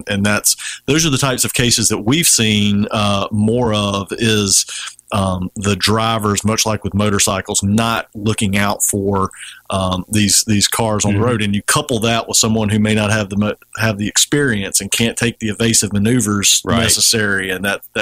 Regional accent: Satsuma, United States; I grew up in Satsuma

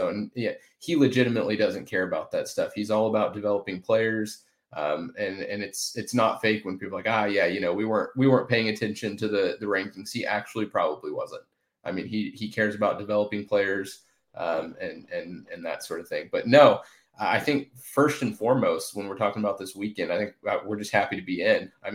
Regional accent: Tulsa, Oklahoma, United States; I grew up in Tulsa. I actually grew up going to Oral Roberts University baseball games

